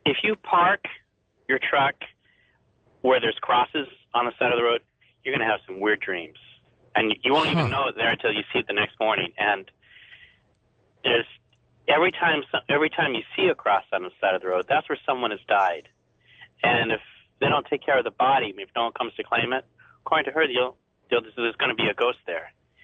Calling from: Washington, United States; Yeah, hey … I'm calling you from Eastern Washington.

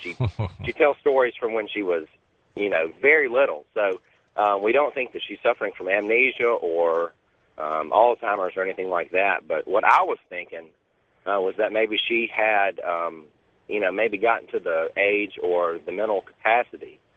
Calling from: Mississippi, United States; from Mississippi. I'm listening to you on Super Talk Mississippi.

